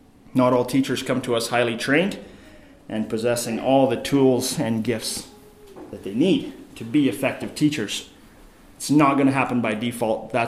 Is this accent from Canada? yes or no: yes; Salmon Arm, British Columbia, Canada; I'm from Salmon Arm, British Columbia.